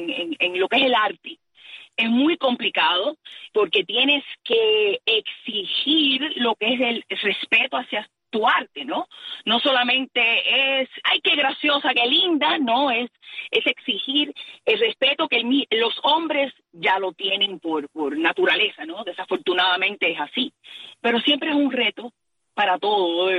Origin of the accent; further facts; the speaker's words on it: United States; born there; Yo nací aquí en los Estados Unidos por casualidad, porque es lo que me tocó. Pero en la realidad, cualquiera que me pregunta, me dice … ¿dónde tú eres? Yo soy cubana. Y igual yo hablo muy cubanaza.